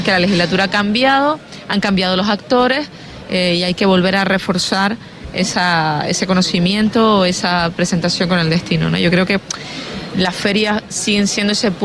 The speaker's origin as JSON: {"language": "Spanish", "country": "Spain", "said": "al fin y al cabo somos españoles, latinos"}